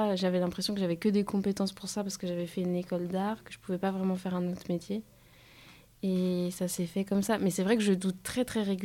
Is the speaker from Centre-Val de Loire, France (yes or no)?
no; Brittany, France; now in Marseille, France; Non, je suis originaire de Bretagne. Je suis arrivée à Marseille en plein milieu de la création du livre.